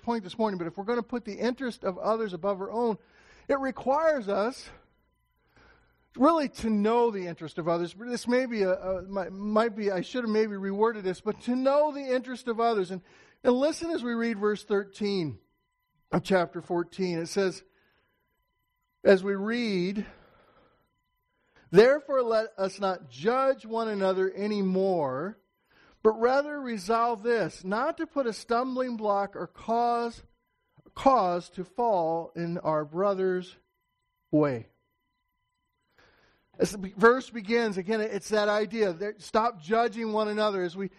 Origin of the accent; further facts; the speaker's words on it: Indiana, United States; also born or lived in Pennsylvania; I grew up in Indiana and that I was in the workforce until I was 34 years old, and in 2004 went off to Bible college, lived in Pennsylvania for 6 years, came back to Indiana, Central Indiana